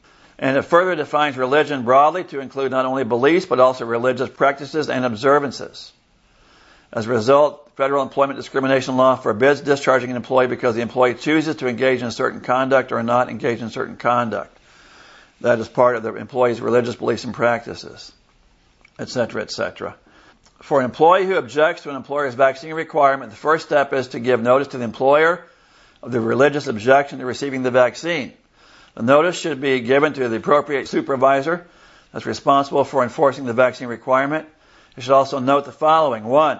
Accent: California, United States; born there; I was born in California, live in Florida. I call myself a Florida citizen.

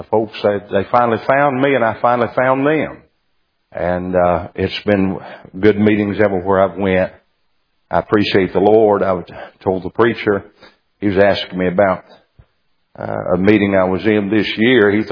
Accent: Tennessee, United States; I've lived my whole life in the state of Tennessee, born and raised in Johnson County, Tennessee.

